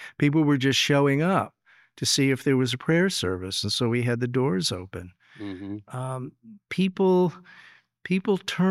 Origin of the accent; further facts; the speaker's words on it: Washington, District of Columbia, United States; I'm from Washington, D.C.